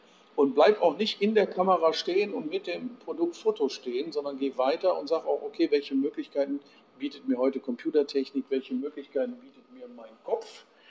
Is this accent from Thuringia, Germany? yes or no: no; Duisburg, North Rhine-Westphalia, Germany; born there; now in Siegburg, Germany; Geboren in Duisburg-Neumühl als alter, ehrwürdiger Kaufmannsadel. Hat es mich aber verschlagen nach Siegburg